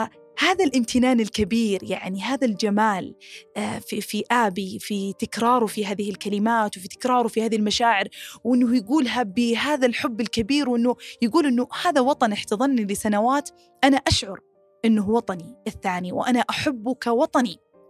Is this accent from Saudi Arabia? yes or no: yes; Saudi Arabia; فأول ما قلنا إنه من السعودية